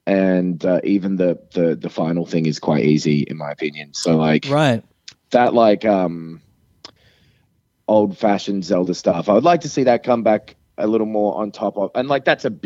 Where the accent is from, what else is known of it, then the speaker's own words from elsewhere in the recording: Kyoto, Japan; because I'm on a business trip at the moment outside of my hometown of Kyoto